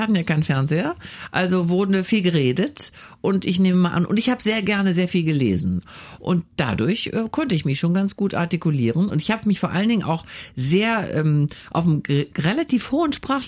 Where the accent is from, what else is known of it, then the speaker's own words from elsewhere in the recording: Wuppertal, North Rhine-Westphalia, Germany; Aber in Wuppertal ist meine Heimat. Also wenn ich nach Wuppertal komme